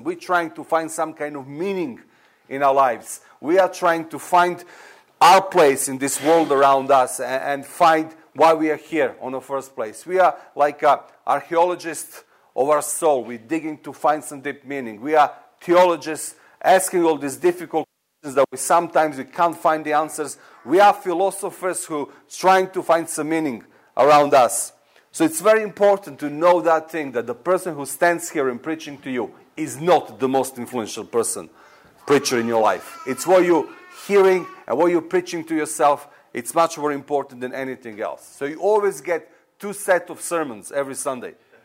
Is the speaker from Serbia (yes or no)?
yes; Serbia; I'm from Serbia and all that.